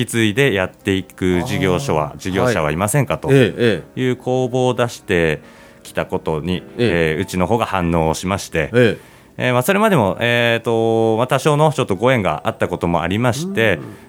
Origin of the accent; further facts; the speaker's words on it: Ebetsu, Hokkaido, Japan; also born or lived in Sapporo; まあ、札幌の病院だったんで札幌ですけども、はい、ずっと出身地としては江別市が出身で